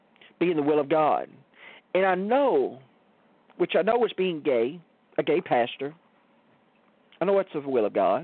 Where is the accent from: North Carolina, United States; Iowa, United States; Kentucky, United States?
Kentucky, United States; Litchfield; I moved to Elizabethtown, It was about 30 miles away, which this church was in Elizabethtown. I'm from Litchfield.